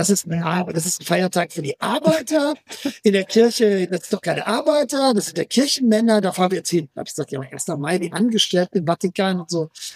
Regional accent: Trentino-Alto Adige, Italy; Sagt ich, bin aus Südtirol.

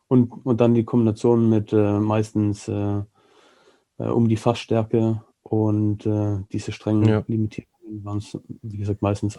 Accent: Germany; also born or lived in Hong Kong; now in Altenburg, Germany; Als Deutscher mal was ganz Neues.

